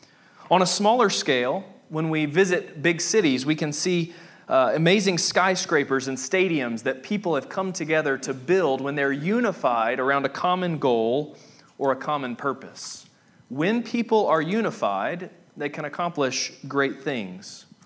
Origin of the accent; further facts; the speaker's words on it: Rock Hill, South Carolina, United States; I grew up in Rock Hill, South Carolina, not far from here, and my parents still live there